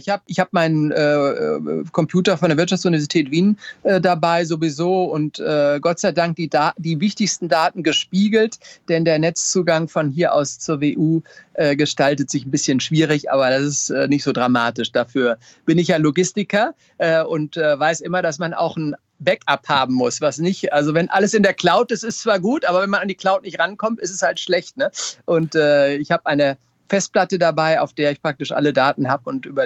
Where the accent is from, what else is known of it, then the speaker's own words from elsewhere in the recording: Germany; Genau, und als Deutscher, allerdings haben die Türken, wie auch andere Länder ja auch im Augenblick praktisch alle Einreisen gestoppt.